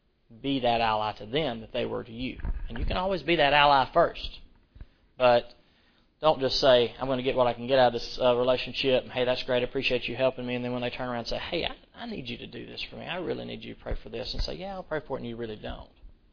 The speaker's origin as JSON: {"language": "English", "town": "Rockmart", "region": "Georgia", "country": "United States", "said": "I say Melchizedek. I don't know if it's because I'm from Brockmart or what, but that's how I say it."}